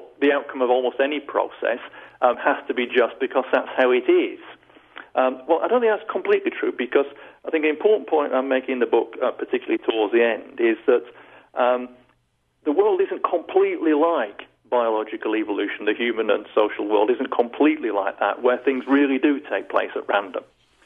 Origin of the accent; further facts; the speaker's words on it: England, United Kingdom; I mean, I suppose I'm English, so I'm an empiricist.